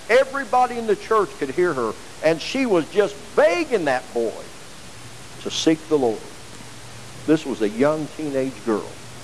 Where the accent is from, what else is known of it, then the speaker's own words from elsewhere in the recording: Indianapolis, Indiana, United States; I grew up in Indianapolis. Everybody knows that. I grew up among missionary Baptist churches up there that were started by people that came from the South.